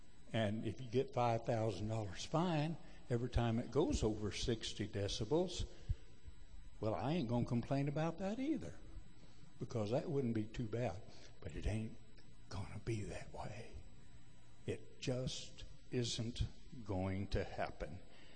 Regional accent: Missouri, United States; show me. I'm from Missouri.

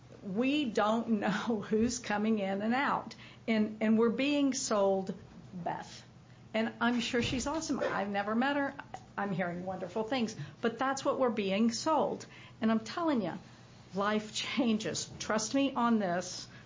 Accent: Missouri, United States; I'm from Missouri. I'm a born skeptic.

